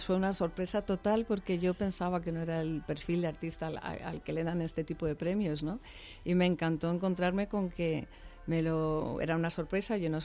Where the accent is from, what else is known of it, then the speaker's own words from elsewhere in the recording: Madrid, Community of Madrid, Spain; born there; Yo nací en Madrid, pero padre y madre daneses.